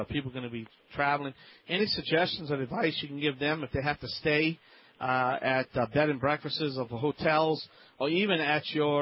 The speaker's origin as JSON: {"language": "English", "region": "Louisiana", "country": "United States"}